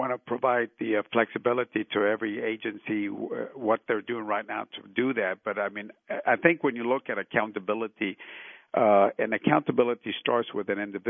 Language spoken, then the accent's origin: English; Laredo, Texas, United States; who is working on a international bridge, let's say Laredo, Texas, which is my hometown